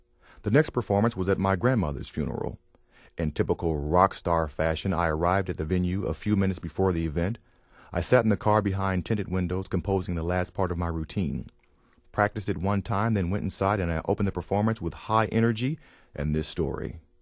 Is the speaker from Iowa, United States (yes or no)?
no; Little Rock, Arkansas, United States; My tour stop is always the same city, my hometown of Little Rock, Arkansas, and the audience is always the same, my family.